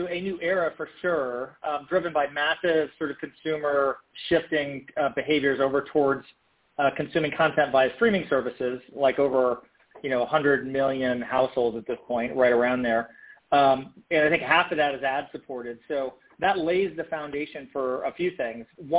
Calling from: Los Angeles, California, United States; Calling from Los Angeles, California.

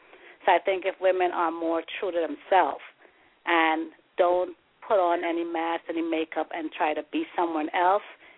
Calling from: Brooklyn, New York, United States; I'm calling from Brooklyn.

